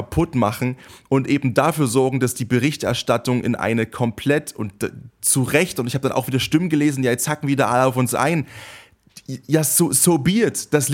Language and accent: German; Saxony, Germany; ich bin in der Nähe von Dresden geboren und aufgewachsen.